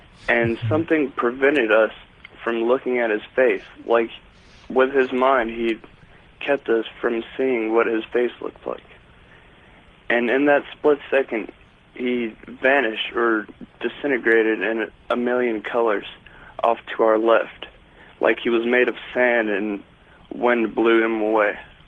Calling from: Fort Bragg, North Carolina, United States; from Fort Bragg, North Carolina.

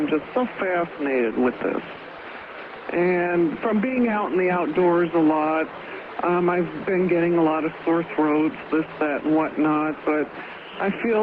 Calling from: Palmdale, California, United States; I'm calling from Palmdale, California.

